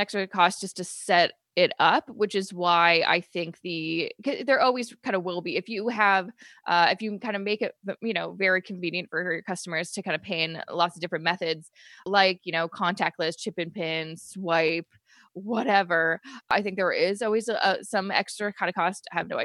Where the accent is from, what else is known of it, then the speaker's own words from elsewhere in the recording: Canada; which is fine because I'm Canadian and all credit cards have